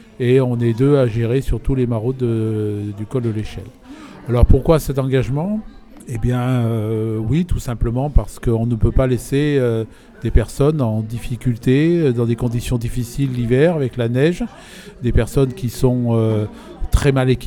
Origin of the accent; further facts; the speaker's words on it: Provence-Alpes-Côte d'Azur, France; accompagnateur en montagne retraité. Et effectivement, je viens du Briançonnais, d'un petit village qui s'appelle Lévigneaux.